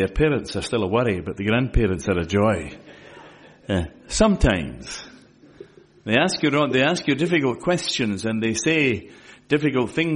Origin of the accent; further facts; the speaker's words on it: Scotland, United Kingdom; a bit like being Scottish. You know, we think we are Jock Tamson's bairns, and we are